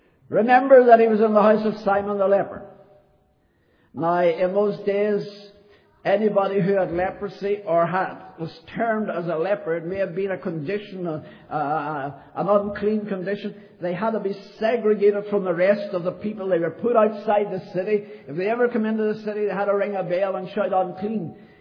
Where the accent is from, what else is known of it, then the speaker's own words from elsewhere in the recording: Ireland; I said, well, I'm from Ireland.